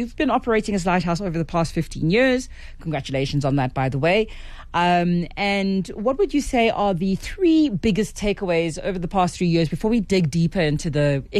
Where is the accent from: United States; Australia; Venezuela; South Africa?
South Africa; Western Cape; Listen, I'm from the Western Cape.